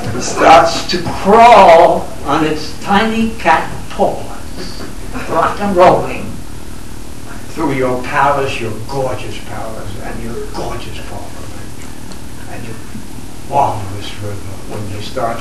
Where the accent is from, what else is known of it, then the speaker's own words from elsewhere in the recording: United States; I'm American, and your definition about not using soul is interesting to me because I'm perplexed. I've been here a very short time.